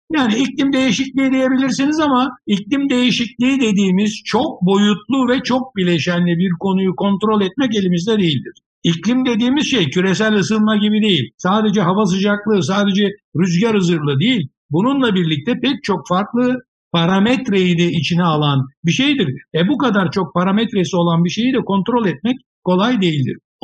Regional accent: İzmir, Turkey; Ben İzmirliyim. Çocukluğumda hatırlarım.

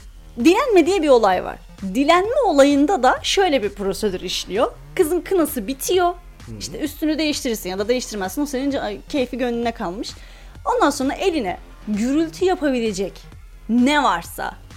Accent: Afyonkarahisar, Turkey; Ben Afyon'da öyleydim. Afyonluyum. Ege'nin incisinde yaşıyorum.

